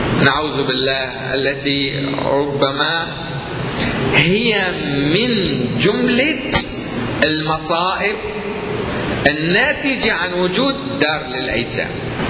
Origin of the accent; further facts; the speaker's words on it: Aleppo, Aleppo Governorate, Syria; أنا أتحدث عن مدينتي لا أدري المدن الأخرى، نحن في حلب قليل هذا